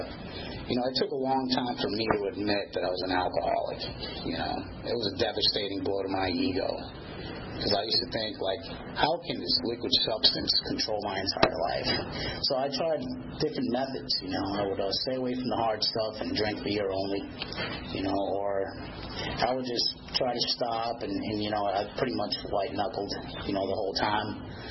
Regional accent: New York City, New York, United States; Basically, I was born and raised in New York City. My parents come from Columbia, South America.

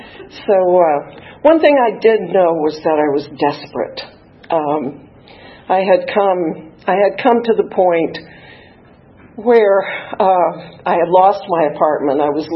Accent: Virginia, United States; born there; I was born in 1953. That makes me 66, so you don't have to do the math. I was born in Virginia. My father was a farmer.

